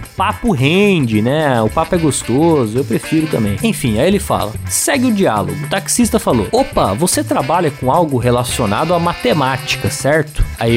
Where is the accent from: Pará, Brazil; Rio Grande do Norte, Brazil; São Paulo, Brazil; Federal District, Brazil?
São Paulo, Brazil; sou de São Paulo e trabalho como desenvolvedor de sistemas